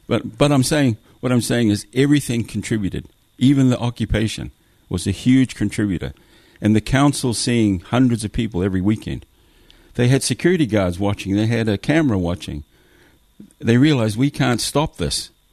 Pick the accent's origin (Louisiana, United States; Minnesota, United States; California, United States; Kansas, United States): California, United States; Los Angeles; And my parents moved to Los Angeles in the 70s. So we grew up in Los Angeles.